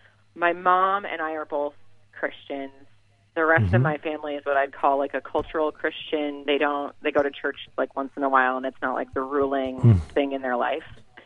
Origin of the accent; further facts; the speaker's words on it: Iowa, United States; moved away as an adult; I moved here when my husband and I got married. So I'm originally from Iowa